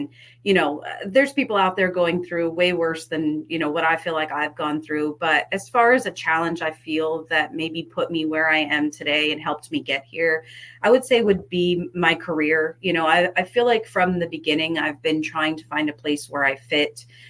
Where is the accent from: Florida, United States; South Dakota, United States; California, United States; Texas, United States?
Florida, United States; Port St. Lucie; the Port St. Lucie area. And we just felt like we really needed an outlet like this in our town, in my hometown.